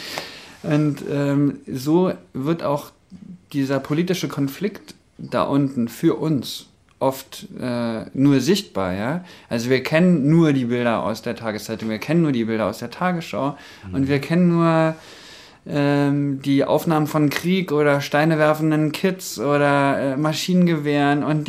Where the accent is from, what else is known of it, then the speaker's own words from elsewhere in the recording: Berlin, Germany; Gehe ich jetzt wieder zurück nach Berlin? Weil ich komme ja ursprünglich aus Berlin.